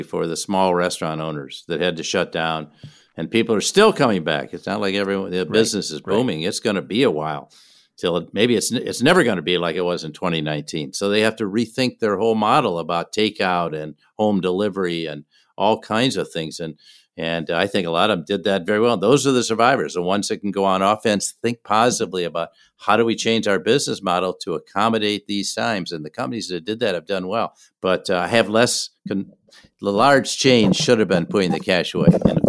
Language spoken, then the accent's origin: English; Minneapolis, Minnesota, United States; And then we had, in Minneapolis, my hometown, we had the killing of George Floyd by police officers.